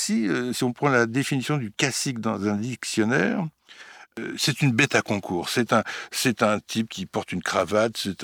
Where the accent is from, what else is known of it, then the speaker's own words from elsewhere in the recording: Bourgogne-Franche-Comté, France; autant mon enfance en Bourgogne avec un oncle alcoolique